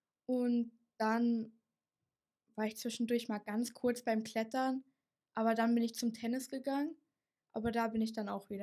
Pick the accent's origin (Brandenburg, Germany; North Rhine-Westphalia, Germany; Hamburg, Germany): Brandenburg, Germany; Eisenhüttenstadt; Ich bin 15 Jahre alt und ich komme hier aus Eisenhüttenstadt.